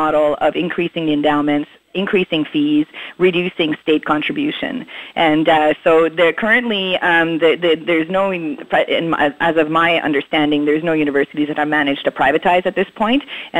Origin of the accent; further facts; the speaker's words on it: Ontario, Canada; also born or lived in Montreal; I was born in Montreal. I grew up in Northern Ontario, and I came back here in 1995. So I guess I would identify as living on the territory of Quebec.